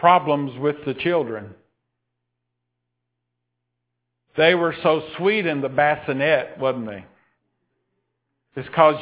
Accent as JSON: {"language": "English", "region": "Texas", "country": "United States", "said": "You knew I was from East Texas before you called me."}